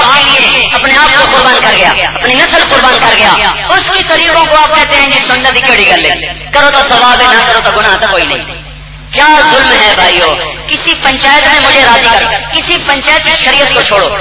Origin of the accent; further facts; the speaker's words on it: Tulamba, Punjab, Pakistan; میں نے کہا جی ملتان, کہا ملتان میں کہاں سے, میں نے کہا جی خانیوال